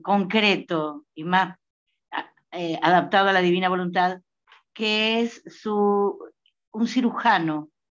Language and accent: Spanish; Argentina; yo soy de Argentina